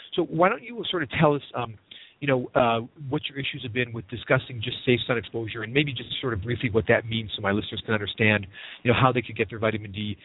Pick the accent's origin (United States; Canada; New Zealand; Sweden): Canada; I'm from Canada originally